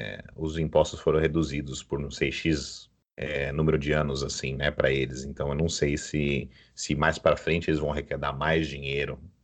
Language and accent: Portuguese; Mairiporã, São Paulo, Brazil; moved away; minha escola foi em Mariporã, eu passava mais tempo em Mariporã, né? Então era... Ali ficou a minha casa mesmo, né? O lugar onde eu cresci, onde eu fiz a maior número de amizades.